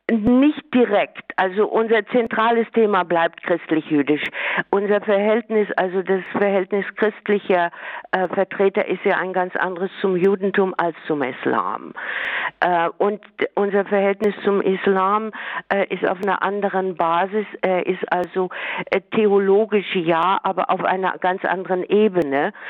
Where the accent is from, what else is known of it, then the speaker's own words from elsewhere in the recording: Kassel, Hesse, Germany; ich komme ja zufällig aus Hessen, aus Kassel